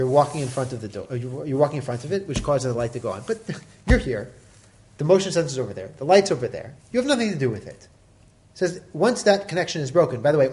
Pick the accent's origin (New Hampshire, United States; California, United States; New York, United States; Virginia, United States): New York, United States; Brooklyn; which growing up in Brooklyn, they when I was younger, they had already had the lights that are motion sensors.